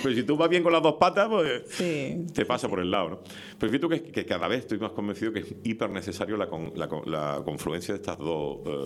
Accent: Seville, Andalusia, Spain; born there; now in Tenerife, Spain; Yo no he nacido aquí, yo nací en Sevilla. Me vine aquí en el año 89. En el año 89 había aquí 700.000 personas en Tenerife

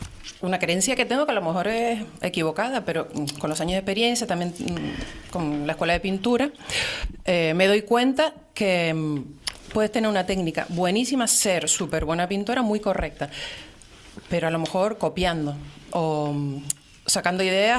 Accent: Canary Islands, Spain; Sí, soy tinerfeña. Soy tinerfeña y he estudiado toda la vida aquí en la isla, en Santa Cruz y posteriormente en La Laguna

